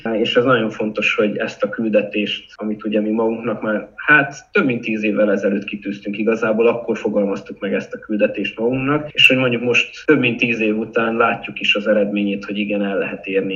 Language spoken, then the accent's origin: Hungarian; Cluj-Napoca, Cluj County, Romania; innen különösen jó volt kolozsváriként részt venni